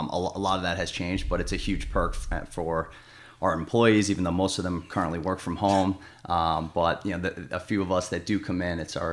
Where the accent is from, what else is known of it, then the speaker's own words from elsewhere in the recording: Boston, Massachusetts, United States; moved away as an adult; So I grew up in the Boston area originally, and then went to college out in the Midwest, which is where I met my wife.